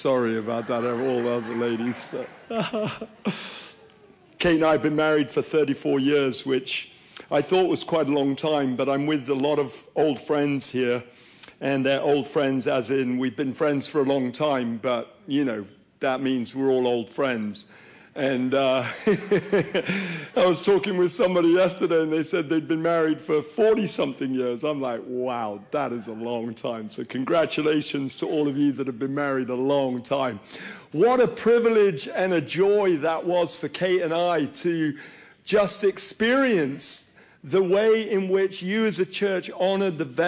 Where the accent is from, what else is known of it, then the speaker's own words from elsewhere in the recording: Nigeria; now in North Carolina, United States; I was born in Nigeria to English parents, and they sent me to an American boarding school in Nigeria